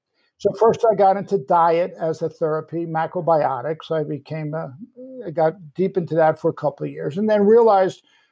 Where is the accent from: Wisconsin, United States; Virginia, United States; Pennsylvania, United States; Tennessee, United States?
Wisconsin, United States; Madison; also born or lived in Chicago; I was from Madison, Wisconsin, but I did my studies in Chicago.